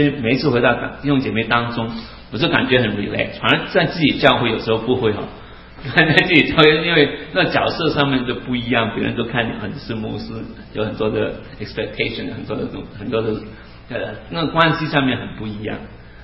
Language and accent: Chinese; Hong Kong; accent: Taiwanese Mandarin; Chinese is a second language; moved away as an adult; also born or lived in Taiwan; 是有，我普通话有点台湾的腔，因为主要我是在台湾开始学国语，我是在香港出生长大，中学毕业以后就到台湾念大学，所以我第一个学习国语的机会是在台湾。